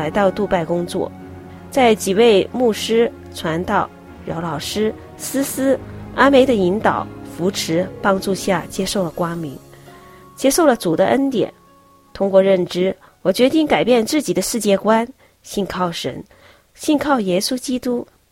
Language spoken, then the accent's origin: Chinese; Jiangsu, China; 我的家乡是在四季分明、如诗如画，位于长江三角洲的江苏省卢庙市，中国著名的长寿之乡及优秀的旅游城市。